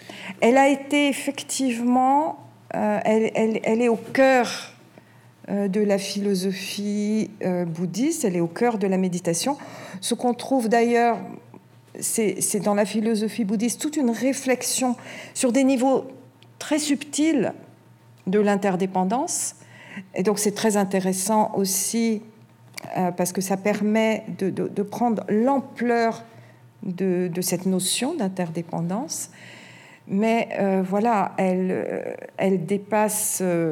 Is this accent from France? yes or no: yes; France; en tant que Français